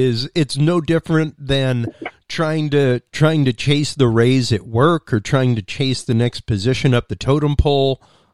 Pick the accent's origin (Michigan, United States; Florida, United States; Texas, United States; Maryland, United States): Texas, United States; which doesn't come often in Texas, being a Texan myself.